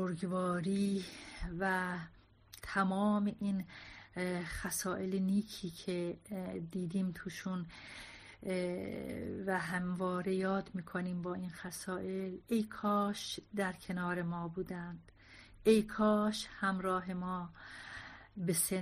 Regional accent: Iran; واقعاً به خودم به عنوان یک ایرانی، ایران دوست می‌بالم.

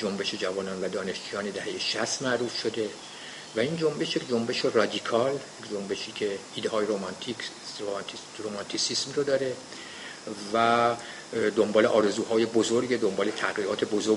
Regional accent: Tehran, Tehran Province, Iran; born there; من سال 1930 در جنوب شرق تهران در خیابان ری متولد شدم و از سال 1947 وارد دانشکده فنی تهران شدم

